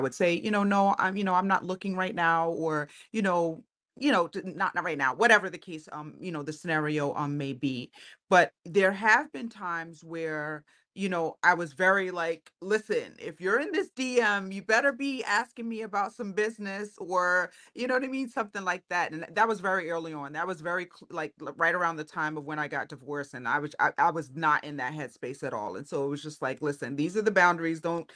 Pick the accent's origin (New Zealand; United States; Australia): United States; New York; I'm a New Yorker.